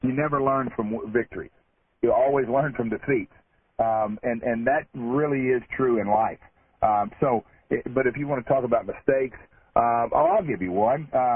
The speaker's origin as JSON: {"language": "English", "country": "United States", "said": "I'm the American blonde-haired, blue-eyed champion walking into the arena."}